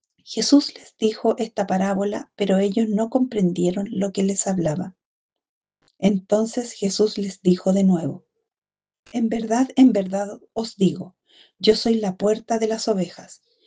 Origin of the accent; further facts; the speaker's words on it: south, Chile; porque en mi tierra, soy de una parte del sur de Chile, y conozco a los pastores, he visto las ovejas